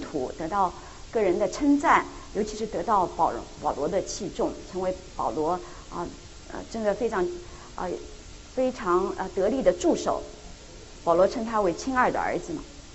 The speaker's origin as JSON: {"language": "Chinese", "country": "China", "said": "我们中国人一句话叫什么？不是不报，时候未到。"}